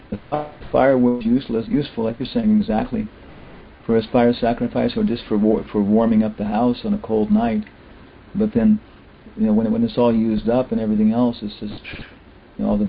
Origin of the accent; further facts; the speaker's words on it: Guam; born there; I was born on Guam. It's Oriental consciousness.